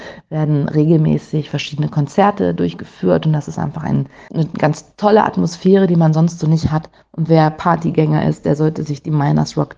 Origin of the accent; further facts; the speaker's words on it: Wildemann, Lower Saxony, Germany; Ich bin ja in Wildemann aufgewachsen